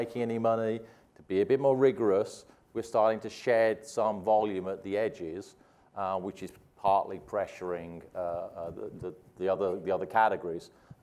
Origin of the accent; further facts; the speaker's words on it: United Kingdom; as a Brit, it's kind of impossible to be happy or be content.